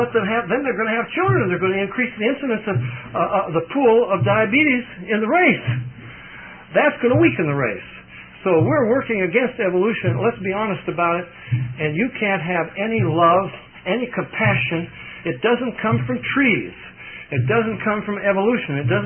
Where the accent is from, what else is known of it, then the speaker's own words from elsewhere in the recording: Oregon, United States; And I come from Oregon, and we got a sacred owl out there, you know.